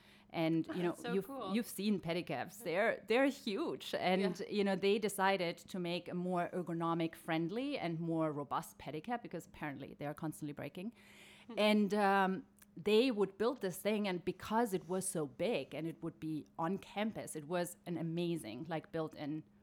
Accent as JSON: {"language": "English", "country": "Germany", "second_language": "English", "moved": "as an adult", "lives_now": "United States", "said": "So originally I'm from Germany. We came to the States in 2001 and I only planned on staying here for 2 years, which has been now almost 19 years ago. and now it doesn't look like we would ever move back."}